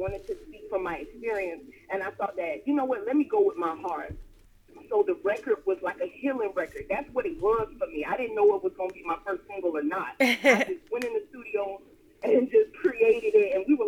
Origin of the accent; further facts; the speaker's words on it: Opa-locka, Florida, United States; Growing up in Opa-locka, Florida, I would always go to my grandparents' home, and my auntie would always be over there.